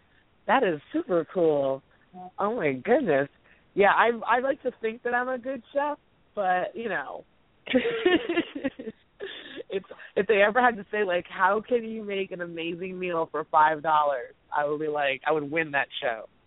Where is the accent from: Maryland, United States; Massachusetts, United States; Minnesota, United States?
Massachusetts, United States; And that actually happened a lot when I grew up in Massachusetts, and there was a North Central.